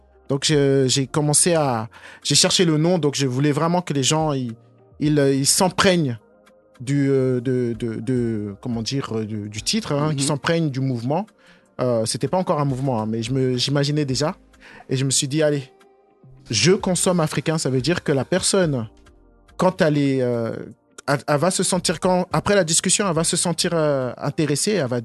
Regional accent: Melun, Île-de-France, France; si je dois raconter mes origines, j'ai grandi à Melun, hein, au Mai 77.

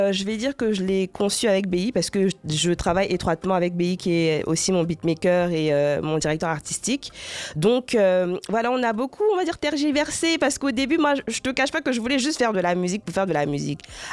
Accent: Côte d’Ivoire; vous allez devoir accepter que je suis ivoirienne, en fait. Je ne fais pas semblant, je suis juste ivoirienne.

